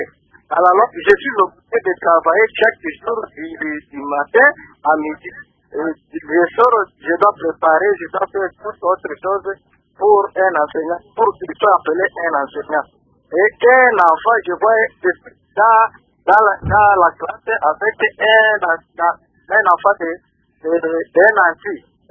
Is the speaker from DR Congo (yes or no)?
yes; Kindu, Maniema, DR Congo; l'impunité qui se fait ici chez nous à Kindu